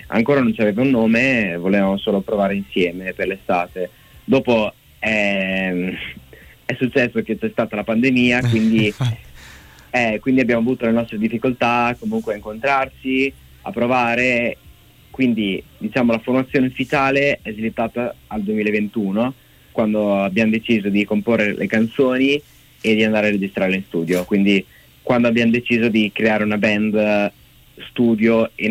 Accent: Forlì, Emilia-Romagna, Italy; Noi siamo di Forlì e abbiamo trovato lo studio a Padova, quindi abbiamo fatto anche un po' di strada

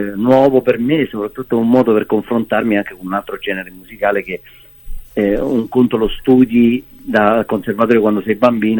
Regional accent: Terracina, Lazio, Italy; Provincia di Latina, Terracina. Ci teniamo molto, ecco.

